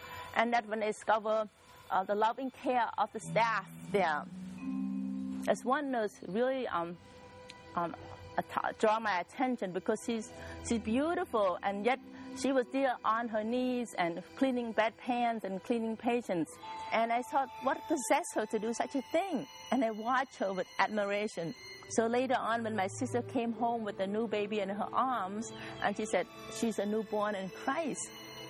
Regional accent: Cambodia; Growing up in Cambodia as a child, life was good. We had everything that we need. We lived in a middle-class family.

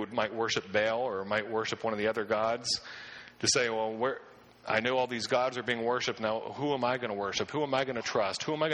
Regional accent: Pennsylvania, United States; in the part that I grew up in Pennsylvania, is that true around here?

